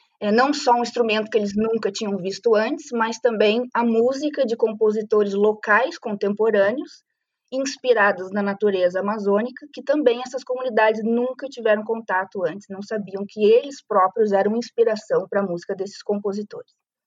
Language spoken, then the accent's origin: Portuguese; Porto Alegre, Rio Grande do Sul, Brazil; moved away as an adult; eu sou pianista, sou gaúcha, nasci em Porto Alegre, estudei música em Porto Alegre, me formei, terminei a faculdade de música primeiro, né, antes de, então, decidir sair do Brasil.